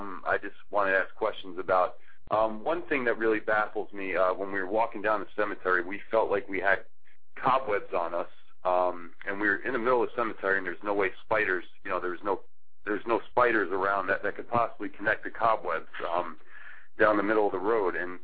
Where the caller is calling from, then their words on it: Florida, United States; I'm calling from Florida.